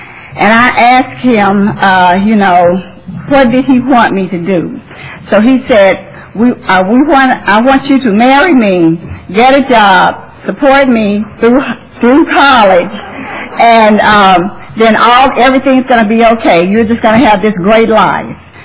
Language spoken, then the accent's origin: English; Wagner, Oklahoma, United States; also born or lived in Baggs, Oklahoma / Dallas; I'm from Dallas, but we grew up in Oklahoma. I'm from a small town. I was born in Baggs, Oklahoma, but we moved to Wagner when I was very little.